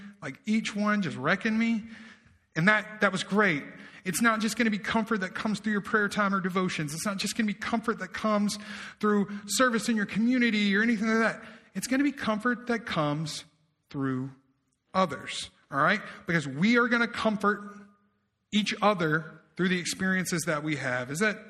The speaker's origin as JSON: {"language": "English", "region": "the South", "country": "United States", "said": "I'm a Dukes guy. You know, I'm from the South."}